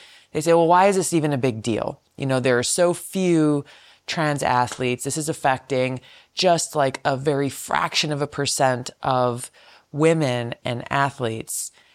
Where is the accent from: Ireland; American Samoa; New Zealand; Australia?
American Samoa; born there